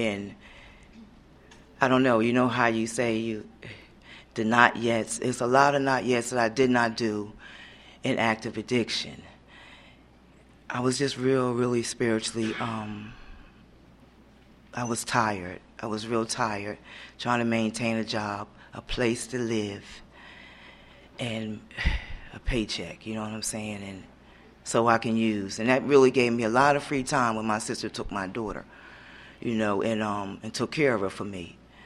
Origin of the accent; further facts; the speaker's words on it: Wilmington, Delaware, United States; I'm originally from Delaware, Wilmington.